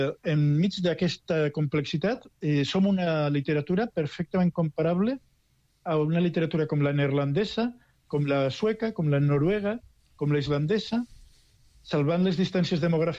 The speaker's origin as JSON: {"language": "Catalan", "region": "Catalonia", "country": "Spain", "said": "ai, que pobrets que som els catalans"}